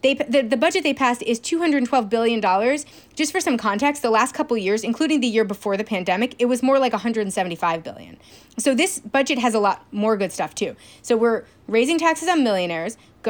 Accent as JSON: {"language": "English", "region": "New York", "country": "United States", "lives_now": "California, United States", "said": "even though I technically live in California, but my home state of New York is going to be the state that has the highest tax rate for millionaires of any state in the union."}